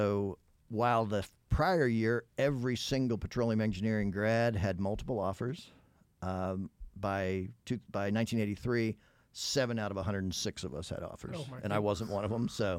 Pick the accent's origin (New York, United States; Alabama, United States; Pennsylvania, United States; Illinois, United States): Pennsylvania, United States; Pittsburgh; born there; So, of course, we lived in Pittsburgh, Pennsylvania. I was born in November of that year.